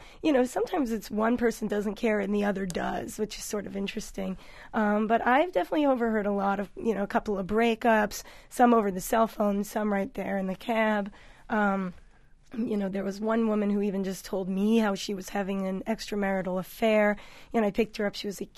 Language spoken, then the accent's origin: English; New York, United States; it just seemed like the most instant adventure I could embark on in New York while living in my hometown.